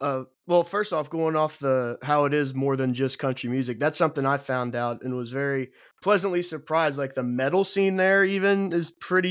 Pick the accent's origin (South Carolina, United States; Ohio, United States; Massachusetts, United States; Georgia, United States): Ohio, United States; Cincinnati; also born or lived in Texas / Oklahoma; I'm from Cincinnati. Okay. So I get to Nashville every so often. I try to, and I've lived in Texas. I've lived in Oklahoma